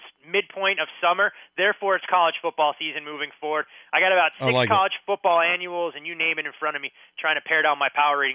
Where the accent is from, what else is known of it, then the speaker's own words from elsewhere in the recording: Midwest, United States; Oh, for me, it's still, and I know being a Midwesterner, I'm supposed to have a special place in my heart for the Big Ten.